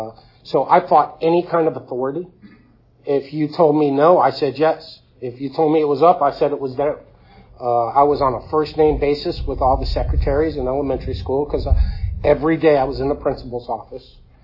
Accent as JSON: {"language": "English", "town": "Hialeah", "region": "Florida", "country": "United States", "tie": "born or raised there", "said": "So I was born in South Florida, Hialeah. I don't speak Spanish. I grew up there."}